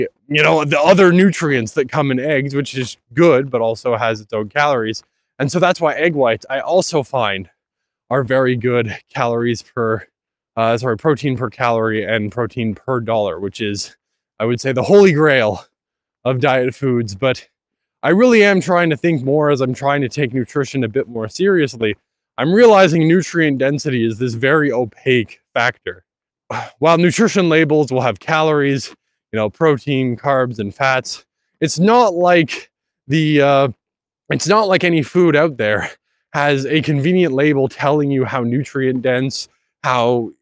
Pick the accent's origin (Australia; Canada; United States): Canada; For those of you who may not be aware, I am Canadian.